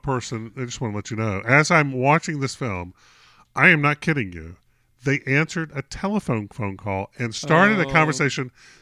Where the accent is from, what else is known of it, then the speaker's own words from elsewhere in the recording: North Carolina, United States; DuPont did this in my hometown also. Mm. In North Carolina.